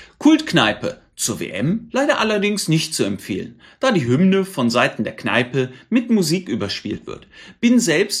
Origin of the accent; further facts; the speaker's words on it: Cologne, North Rhine-Westphalia, Germany; Ich bin geborener Kölner. Zu meiner Zeit war Köln auch noch anders in den 80er Jahren